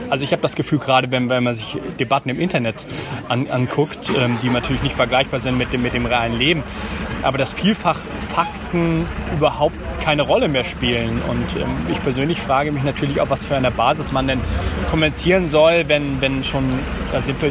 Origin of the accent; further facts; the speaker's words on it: East Germany, Germany; Also ich komme selber aus Ostdeutschland.